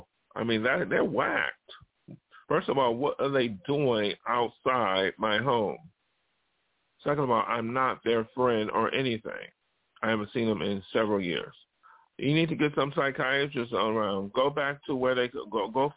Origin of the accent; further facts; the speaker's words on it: Buffalo, New York, United States; moved away; I came from Buffalo, New York. And, you know, Buffalo, New York, I am no longer a resident or have any attachment to Buffalo, except my family who lives there.